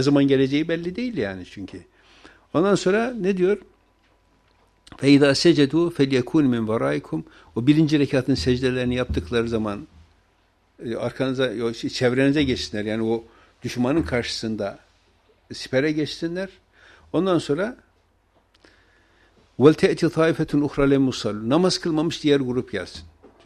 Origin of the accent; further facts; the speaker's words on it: Tortum, Erzurum, Turkey; Bizim köyden birisi işte Erzurum'da yani Tortum kazası.